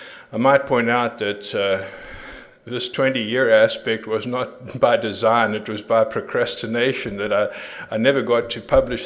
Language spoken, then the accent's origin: English; South Africa; moved away; it's hard to believe that it was a little over 20 years that I emigrated from South Africa.